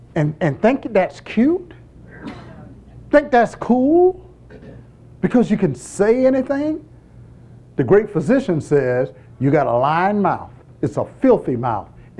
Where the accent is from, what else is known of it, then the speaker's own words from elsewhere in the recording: North Carolina, United States; When I was growing up in Harnett County in North Carolina